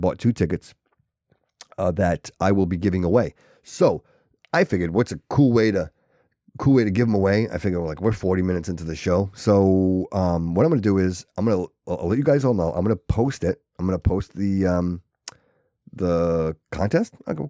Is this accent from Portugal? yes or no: yes; Portugal; But so I'm Portuguese. I'm not Irish.